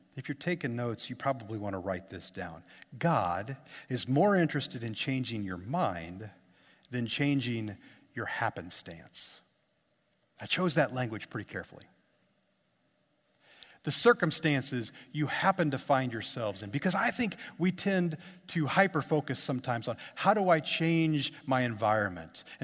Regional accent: Lincoln, Illinois, United States; visited my family for a while in central Illinois, right in the middle of Illinois. Lincoln is my hometown.

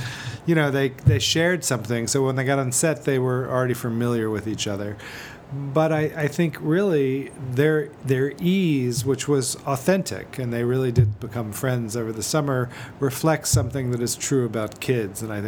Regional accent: New York City, New York, United States; I'm from New York City. This film is set in Brooklyn for the most part.

